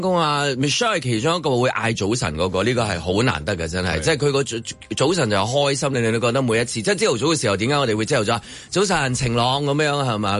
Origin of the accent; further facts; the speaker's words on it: China; 我哋中國人唔習慣太親近嘅嘢